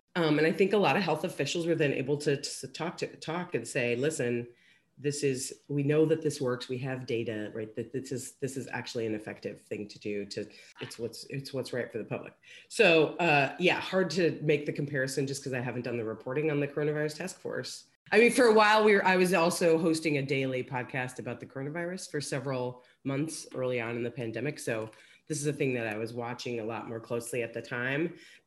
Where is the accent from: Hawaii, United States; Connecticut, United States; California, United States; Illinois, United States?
Illinois, United States; And so I was born in Southern Illinois when he worked at a prison down there called Vienna. And then we moved up to Central Illinois for him to take over as warden at the Logan Correctional Center.